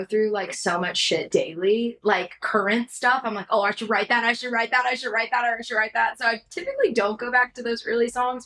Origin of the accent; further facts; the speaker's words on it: North Carolina, United States; moved away as an adult; also born or lived in California; now in Nashville, United States; I was born in California, which a lot of people don't know that about me. I grew up in North Carolina, but my family moved from California to North Carolina when I was like 2 months.